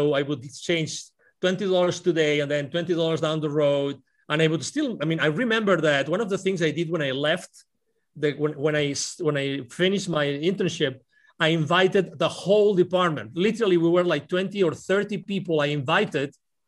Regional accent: Lleida, Catalonia, Spain; English is a second language; also born or lived in Barcelona; I was born in Lleida. It's called. It's a town near Barcelona, 1 hour southeast of Barcelona, southeast, in the middle of the Mediterranean. Yeah. And I lived there through my high school, and then when I was 17 years old, I moved to Barcelona

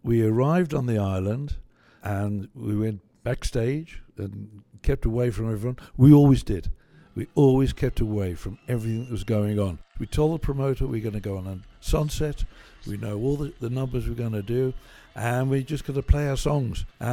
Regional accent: England, United Kingdom; now in United States; Well, we come from England. England, we're on 240 volts.

